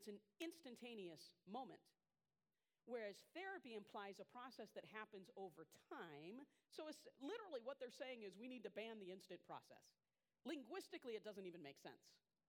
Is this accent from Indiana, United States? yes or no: yes; West Lafayette, Indiana, United States; So in my hometown of West Lafayette, Indiana, last year, the city tried to pass an ordinance to ban conversion therapy